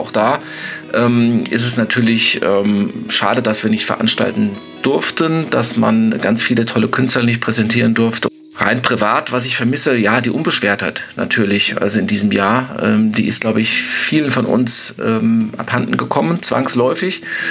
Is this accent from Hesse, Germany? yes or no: yes; Butzbach, Hesse, Germany; für die Stadt Butzbach, für meinen Heimatort weiter aktiv zu sein.